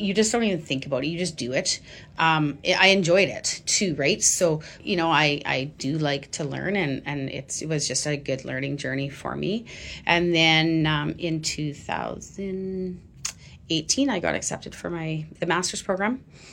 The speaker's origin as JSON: {"language": "English", "town": "Stonewall", "region": "Manitoba", "country": "Canada", "lives_now": "Portage la Prairie, Canada", "said": "Nope, I'm actually originally from Stonewall. Yeah, and then I met my husband, and we moved here when my youngest son was about 9 months old."}